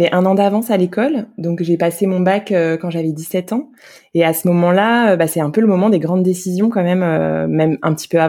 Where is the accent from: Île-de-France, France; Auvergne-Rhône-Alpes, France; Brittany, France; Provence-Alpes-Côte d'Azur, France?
Île-de-France, France; Yerres; J'ai grandi à Hyères, dans l'Essonne.